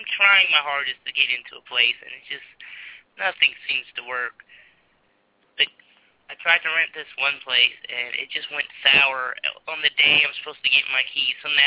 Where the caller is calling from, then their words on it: California, United States; I'm calling from California.